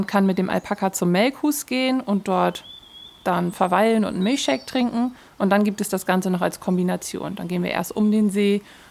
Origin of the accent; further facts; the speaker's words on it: Lower Saxony, Germany; born there; Ich komme gebürtig aus der Wesermarsch. Meine Eltern haben da einen landwirtschaftlichen Betrieb.